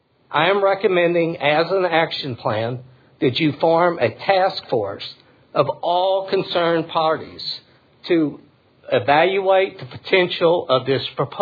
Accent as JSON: {"language": "English", "town": "San Antonio", "region": "Texas", "country": "United States", "said": "I'm from San Antonio, Texas."}